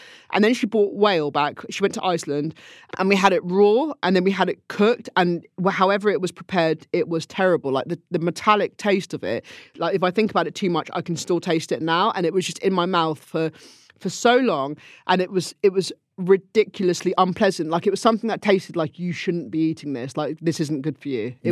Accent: Weymouth, South West England, United Kingdom; I come from Weymouth and I went back after uni

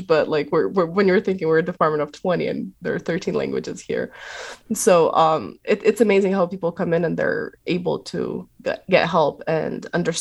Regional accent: Zaporizhzhia, Zaporizhzhia Oblast, Ukraine; And I come from Zaporizhia. So it's very close.

